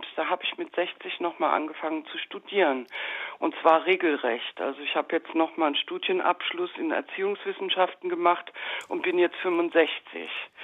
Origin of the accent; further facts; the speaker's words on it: Frankfurt, Hesse, Germany; ich komme aus Frankfurt oder bin in Frankfurt